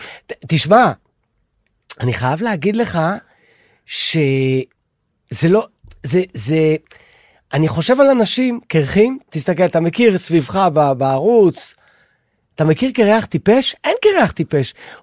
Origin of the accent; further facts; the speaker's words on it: Haifa, Haifa District, Israel; born there; תושב חיפה. נולדתי בחיפה לפני המון שנים.